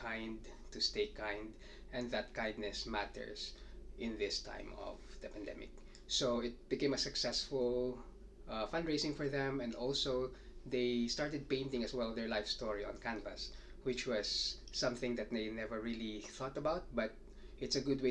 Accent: Philippines; Okay, I'm from the Philippines.

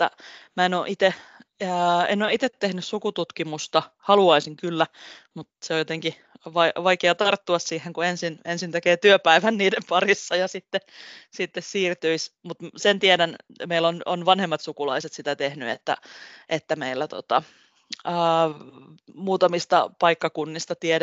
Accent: Lahti, Päijät-Häme, Finland; now in Tampere, Finland; etenkin kun mä täällä Tampereella asun, mä olen Lahdesta itse kotosin

